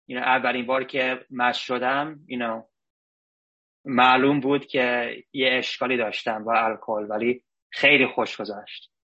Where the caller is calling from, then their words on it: San Francisco, California, United States; Persian is a second language; از شهر سان فرانسیسکو زنگ میزنم. ببخشید فارسی می خود ضعیفه و باربا جان منو کمک میکنه. خب من تو آمریکا به دنیا اومدم.